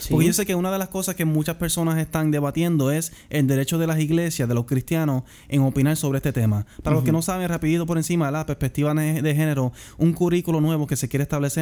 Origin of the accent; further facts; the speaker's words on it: Puerto Rico; nosotros somos ciudadanos puertorriqueños